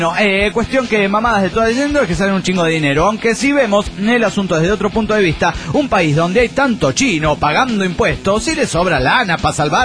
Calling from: Golden, Colorado, United States; Bueno, hola … de Golden Colorado.

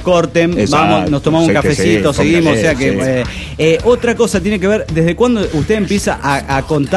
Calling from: Madero, Argentina; de Madero, Argentina.

